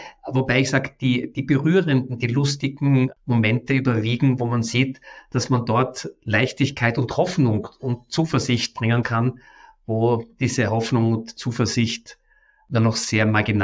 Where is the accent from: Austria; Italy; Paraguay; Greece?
Austria; Vienna; born or raised there